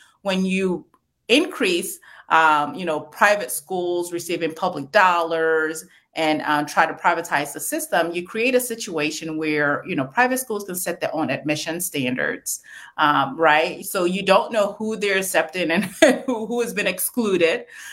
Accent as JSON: {"language": "English", "town": "St. Paul", "region": "Minnesota", "country": "United States", "tie": "born or raised there"}